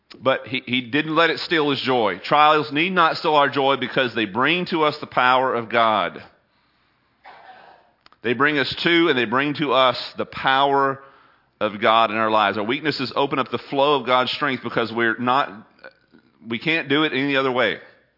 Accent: Houston, Texas, United States; I grew up near Astroworld, not very far from Houston.

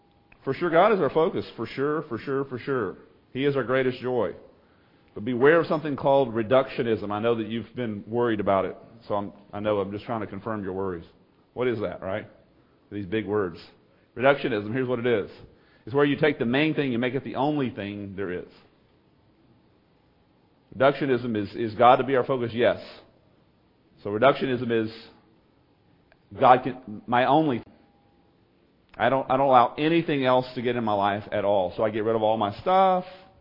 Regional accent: Texas, United States; I grew up in East Texas with a lot of Pentecostals.

